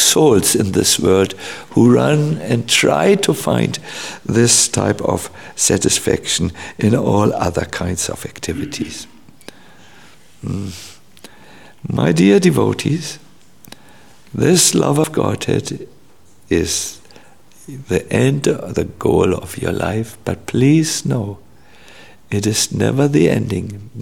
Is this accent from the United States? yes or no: no; Northern Germany, Germany; We are from North Germany.